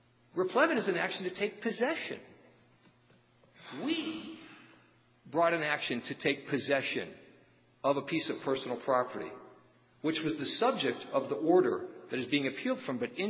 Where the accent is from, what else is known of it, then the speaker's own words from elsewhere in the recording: Chicago, Illinois, United States; I'm from Chicago.